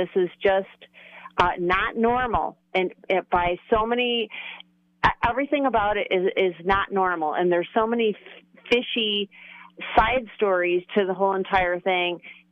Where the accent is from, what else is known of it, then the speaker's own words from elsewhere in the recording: Chicago, Illinois, United States; Well, I'm originally from Chicago area, so...